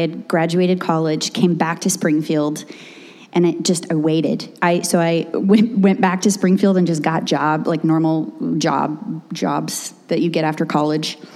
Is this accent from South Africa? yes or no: yes; South Africa; And so I loved growing up in South Africa. I still love it.